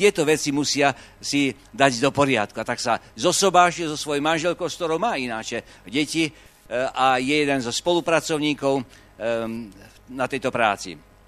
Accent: Vojvodina, Serbia; pomaly 10% alebo aj viacej 12% návštevníkov sme z Dolnej Zeme.

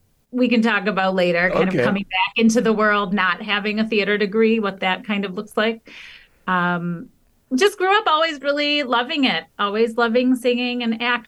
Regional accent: Michigan, United States; So growing up, I always loved doing theater. I grew up outside of Detroit.

